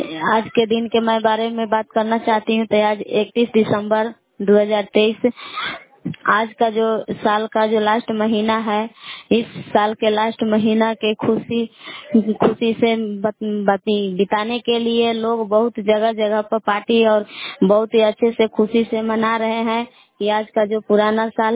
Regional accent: Belav, Bihar, India; मैं ग्राम बेलाव जिला कैमूर भगुआ के निवासी हूँ।

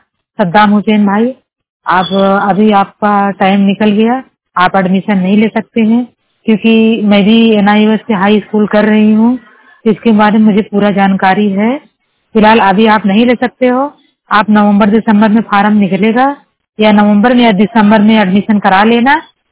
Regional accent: Jaunpur, Uttar Pradesh, India; now in Mumbai, India; जिला जौनपुर का रहने वाली हूँ, मुंबई में रह रही हूँ।

